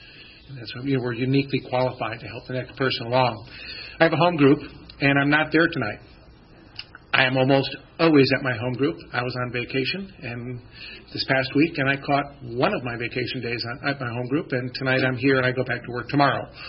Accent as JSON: {"language": "English", "town": "Syracuse", "region": "New York", "country": "United States", "tie": "born there", "said": "I was born in Syracuse, New York, and born into a Sicilian-American family in the shadows of two unbelievably athletic older brothers."}